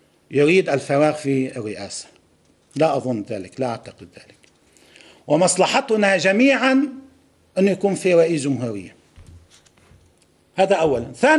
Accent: Lebanon; جاهزين نعمل هذا الشيء كلبنانيين.

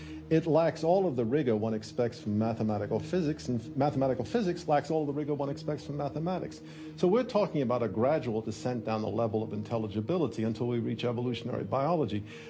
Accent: New York, United States; born there; also born or lived in California; I was born in New York. Spent 31 years in Manhattan.

